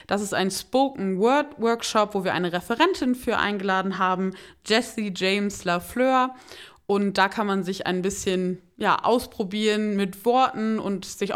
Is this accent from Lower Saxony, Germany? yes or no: yes; Werpeloh, Lower Saxony, Germany; bei mir in meinem Heimatort Werpelow